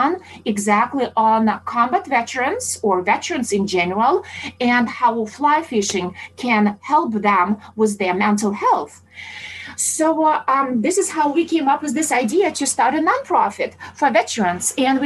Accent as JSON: {"language": "English", "country": "Germany", "second_language": "English", "moved": "yes", "said": "It is still heartbreaking because I come from Germany where separating waste is just your normal daily routine."}